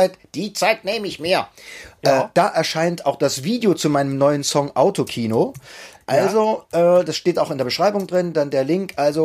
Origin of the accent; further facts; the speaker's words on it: Saxony, Germany; Kann man als Sachse gut.